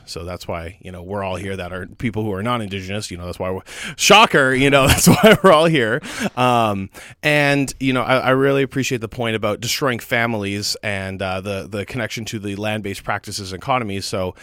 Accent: Vancouver, British Columbia, Canada; a thing that comes from growing up in Vancouver is that this neighborhood is often taught to people

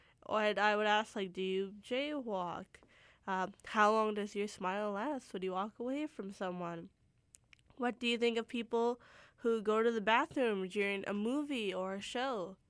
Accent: Surrey, British Columbia, Canada; now in Vancouver, Canada; Maybe it's a Vancouver thing. You learn that in Vancouver. I'm from Surrey originally, so maybe that's why.

